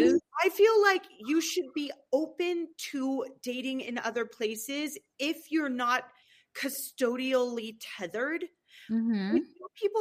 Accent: San Francisco, California, United States; moved away as an adult; also born or lived in Los Angeles / East Coast; now in Colorado, United States; I moved to Colorado 2 years ago. I was born and raised in California. I did my schooling mostly on the East Coast. So I kind of have roots in California. I was from San Francisco

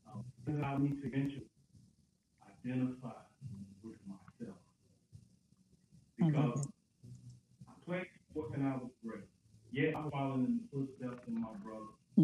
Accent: Mississippi, United States; He's a little bitty guy, but I'm from Mississippi. So Mississippi is always going to get picked on no matter

